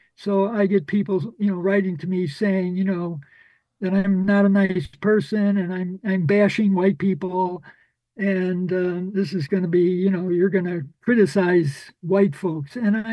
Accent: Chicago, Illinois, United States; So I think it has influenced, you know, growing up in Chicago. Chicago is a place where, you know, I don't know how to put it, but there's probably every conceivable ethnic group.

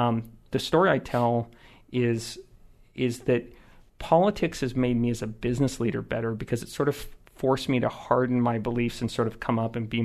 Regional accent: California, United States; When I grew up in California, I had a grandmother that was a social studies teacher

